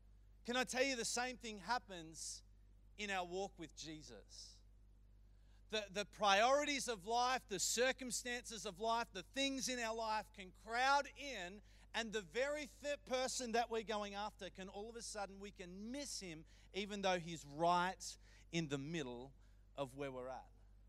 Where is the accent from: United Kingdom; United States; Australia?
Australia; Bendigo, Victoria; also born or lived in Melbourne; I was born here in Melbourne, but grew up in Bendigo